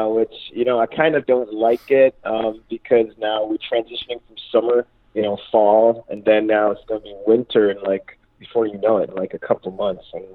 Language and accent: English; Jamaica; now in Maryland, United States; Jamaica, Caribbean.